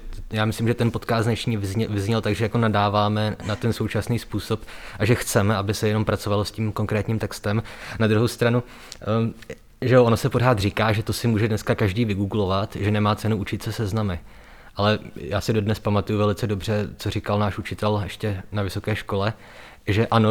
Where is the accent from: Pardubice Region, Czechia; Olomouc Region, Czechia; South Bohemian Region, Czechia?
Pardubice Region, Czechia; Litomyšl; Ale já jsem z Litomyšle